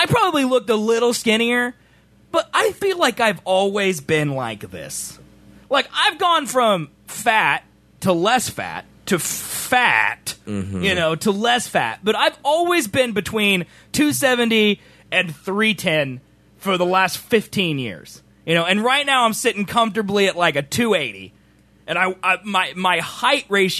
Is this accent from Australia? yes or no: no; Canada; Maybe he's excited we're from Canada.